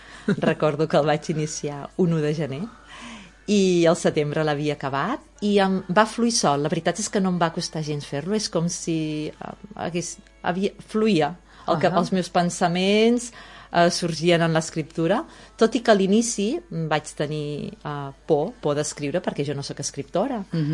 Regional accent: Santa Coloma de Farners, Catalonia, Spain; now in L'Escala, Spain; llibreries de Girona, de Figueres, biblioteques, al meu poble natal, a Santa Coloma, a la biblioteca també, i aquí a l'Escala, evidentment

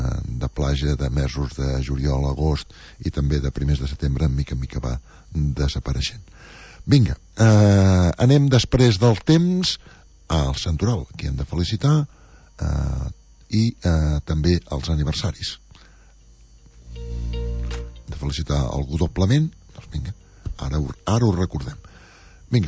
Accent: Girona, Catalonia, Spain; doncs com a gironins ens hem sentit orgullosos per això

